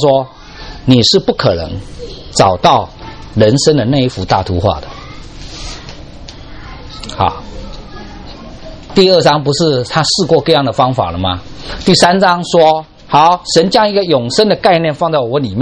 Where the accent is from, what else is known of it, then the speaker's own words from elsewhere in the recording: Taiwan; 我们台湾话 开车叫塞车啊